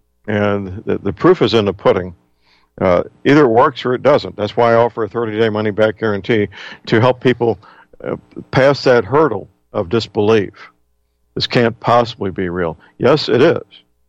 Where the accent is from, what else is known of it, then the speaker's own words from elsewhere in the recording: St. Louis, Missouri, United States; You'll get a nice, polite man or woman in St. Louis, my hometown, answering the phone